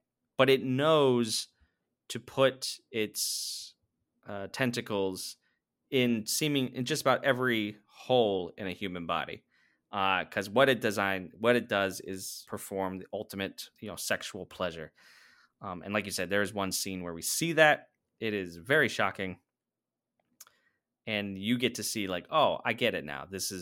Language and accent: English; United States; I, you know, as an American moviegoer, I do not see full frontal nudity on either gender in my mainstream movies.